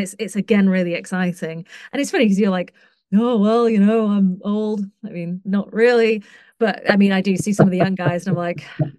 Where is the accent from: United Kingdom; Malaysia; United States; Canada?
United Kingdom; Manchester, North West England; And I'm from Manchester, which is really cold.